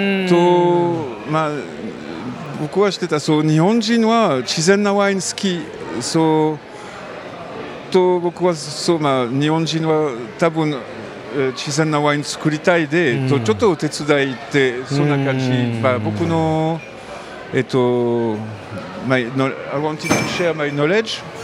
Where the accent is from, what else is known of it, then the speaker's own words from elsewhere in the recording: France; Japanese is a second language; 僕はフランスから来ます、